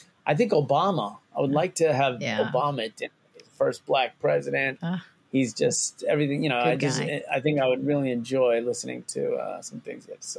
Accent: India; The classic is always Gandhi, obviously, especially I'm Indian, and I was born a day before his birthday.

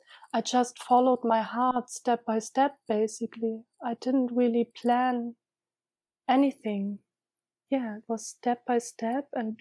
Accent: Hamburg, Germany; also born or lived in London; I studied in Hamburg in my hometown, and also I did my master's degrees in London

